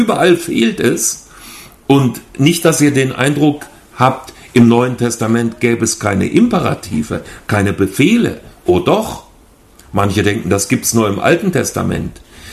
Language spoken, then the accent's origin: German; Hünfeld, Hesse, Germany; ich komme aus Hessen, aus dem Landkreis Fulda, kleine Stadt, die heißt Hünfeld. Unsere jungen Leute sagen Chickenfield.